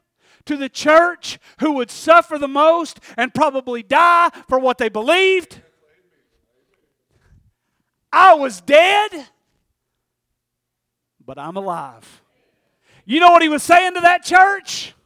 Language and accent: English; Tennessee, United States; Matter of fact, I was raised in Polk County, Tennessee. I barely know any good words.